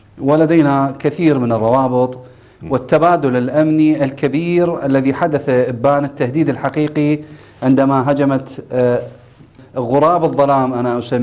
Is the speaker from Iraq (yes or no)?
yes; Iraq; لا نقبل كعراقيين